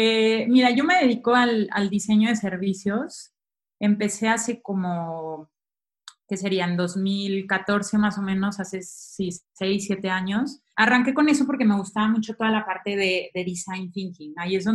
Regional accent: León, Castile and León, Spain; moved away as an adult; now in Mexico; me salió una oportunidad en México. Venía por un mes, ya llevo aquí 4 años, entonces imagínense. Yo soy de León

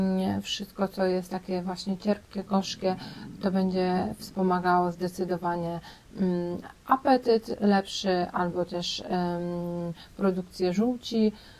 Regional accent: Pomeranian Voivodeship, Poland; u nas na Kaszubach jest często dużo wichur, wiatrów

